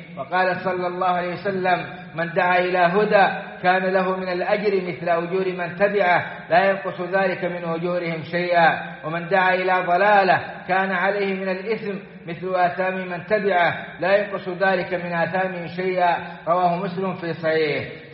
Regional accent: Saudi Arabia; وأن يديم على بلادنا السعودية الأمن والإيمان والسلامة والإسلام،

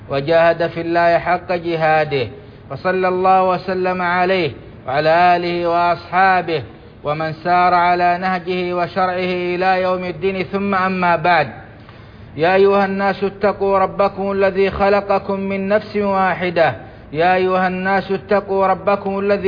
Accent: Saudi Arabia; فاللهم أدم على بلادنا السعودية أمنها وإيمانها

